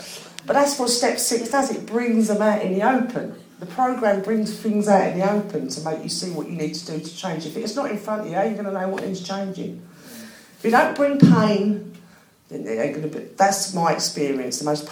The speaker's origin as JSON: {"language": "English", "region": "London", "country": "United Kingdom", "said": "because I come from South London, obviously."}